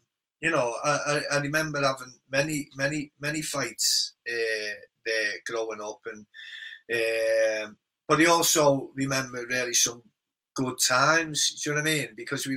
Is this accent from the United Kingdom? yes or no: yes; Liverpool, North West England, United Kingdom; Yeah, I think growing up in Liverpool, it was like, I think it was survival mode.